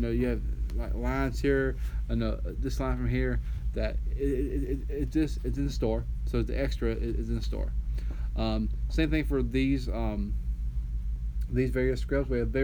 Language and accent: English; the South, United States; accent: Southern; as we say in Southern dialect, in my bourgeois accent, I ain't got any room.